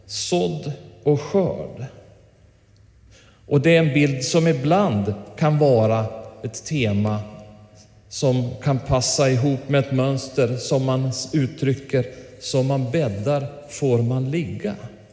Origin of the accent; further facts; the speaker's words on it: Härnösand, Västernorrland County, Sweden; jag är uppvuxen i Härnösand och jag gillar vinter